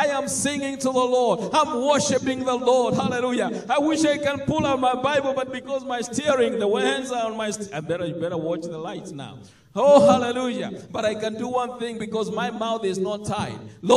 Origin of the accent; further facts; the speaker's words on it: Embu, Eastern Province, Kenya; I was born and raised in Embu. It's a city, you don't know where that is. It is in Kenya, in eastern part of Kenya.